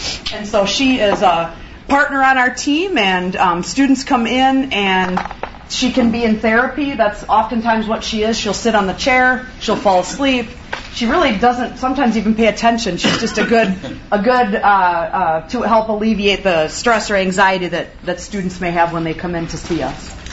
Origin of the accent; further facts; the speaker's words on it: Wisconsin, United States; I'm from the north, as Brian said. I'm from Wisconsin, if you couldn't tell from this accent.